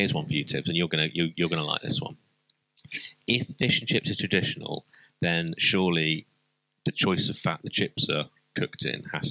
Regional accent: West Midlands, United Kingdom; we grew up in the West Midlands

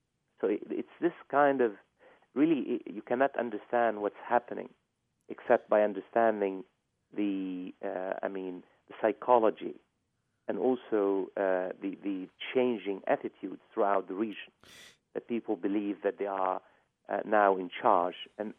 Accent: United States; as an American myself, it's very painful to see this kind of, rhetoric reaching the United States

